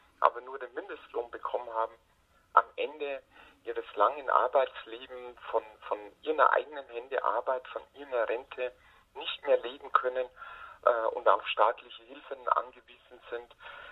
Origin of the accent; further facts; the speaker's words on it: Bavaria, Germany; Ich bin ja im Bayerischen Wald geboren und aufgewachsen und habe damals noch im Bayerischen Wald gelebt.